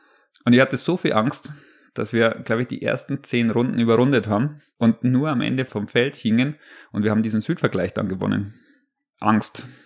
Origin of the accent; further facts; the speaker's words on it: Bavaria, Germany; als Quereinsteiger und als Oberbayer